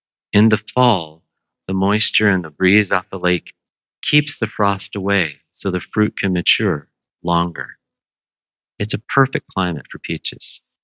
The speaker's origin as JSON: {"language": "English", "town": "St. Catharines", "region": "Ontario", "country": "Canada", "tie": "born or raised there", "lives_now": "Ottawa, Canada", "said": "I grew up in St. Catharines. I most of the time don't miss it."}